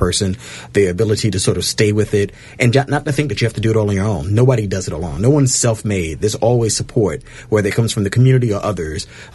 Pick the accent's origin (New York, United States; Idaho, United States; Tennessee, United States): New York, United States; Brooklyn; You know, myself, I'm from Bedford Stuyvesant in Brooklyn